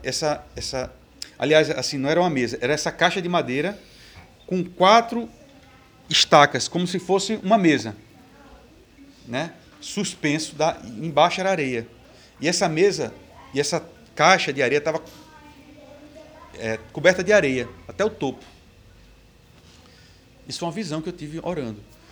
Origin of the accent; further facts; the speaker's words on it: Belém, Pará, Brazil; now in Natal, Brazil; Eu sou de Belém do Pará, né, não tenho familiares aqui